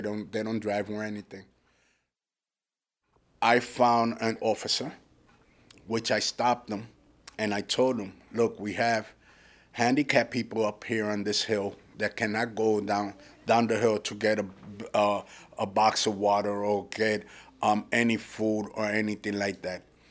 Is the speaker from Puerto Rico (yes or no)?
yes; Toa Baja, Puerto Rico; I come from Puerto Rico, and my place of origin is Toabaja, where the eye of the hurricane went through.